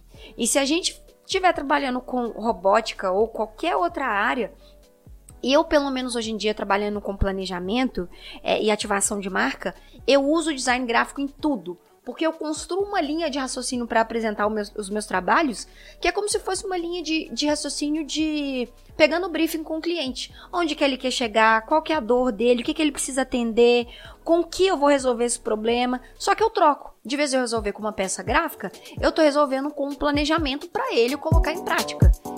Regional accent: Belo Horizonte, Minas Gerais, Brazil; Óbvio que dá pra perceber o meu sotaque, pra quem tá escutando a primeira vez. Eu sou de Belo Horizonte, eu cresci com uma unidade da SOS perto da minha casa

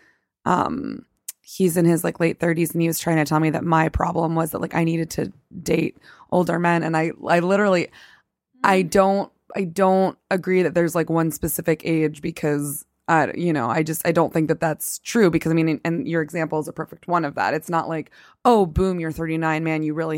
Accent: the South, United States; I'm from the South

